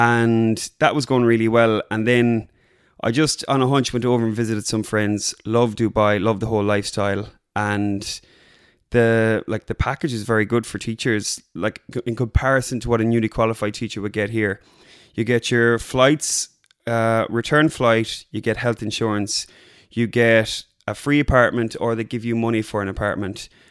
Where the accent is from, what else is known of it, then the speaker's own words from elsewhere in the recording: Ballinrobe, Connacht, Ireland; I'm a Ballinrobe man for my sins.